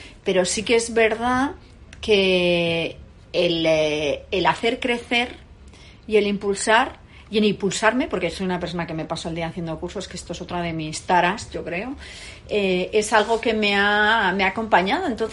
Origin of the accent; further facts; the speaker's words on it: Denia, Valencian Community, Spain; moved away as an adult; now in Madrid, Spain; Yo nací en Denia, en Alicante, y cuando tenía 18 años, con un afán de curiosidad y un poco explorador, digamos, salí de Denia, me vine a Madrid a estudiar publicidad